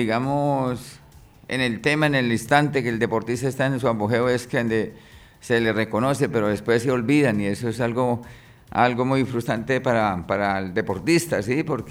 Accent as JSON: {"language": "Spanish", "region": "Santander", "country": "Colombia", "tie": "born or raised there", "said": "García Rovira, sí. Y allá, pues, era bastante frío en la parte donde yo nací."}